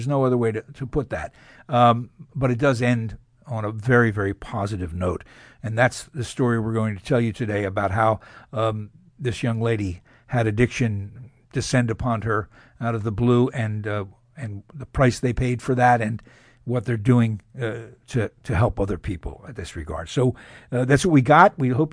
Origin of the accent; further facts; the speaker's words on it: Philadelphia, Pennsylvania, United States; And I told her I didn't hear her accent, and I told her I was from Philadelphia.